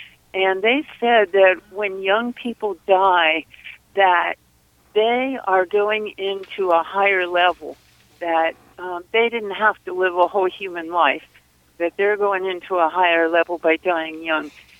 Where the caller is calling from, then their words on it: Laytonville, California, United States; I'm from Laytonville.